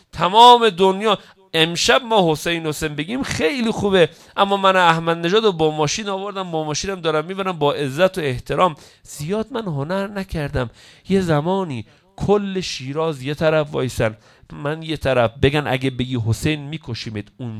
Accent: northern Iran, Iran; پشت بعضی ما بچه شمالیم

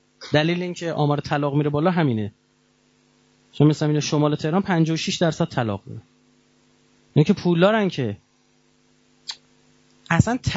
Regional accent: Iran; آقا ما ایرانیم

